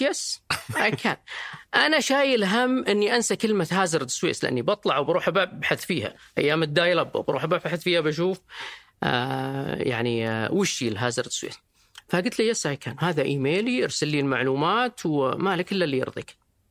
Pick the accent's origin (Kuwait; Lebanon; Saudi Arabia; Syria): Saudi Arabia; Riyadh, Riyadh Province; أنا طبعا من مواليد الرياض ومن النوع اللي أغلب أهل الرياض يطلع أسبوعين ويضيق صدري يبغى يرجع